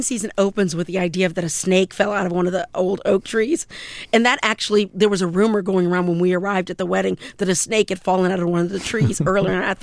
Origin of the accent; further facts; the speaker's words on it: the South, United States; but I'm from the South